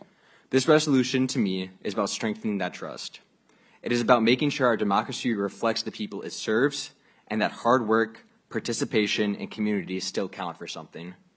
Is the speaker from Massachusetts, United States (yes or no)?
no; South St. Paul, Minnesota, United States; I am Latino, and I am from South St. Paul, a town where for generations people worked in the stockyards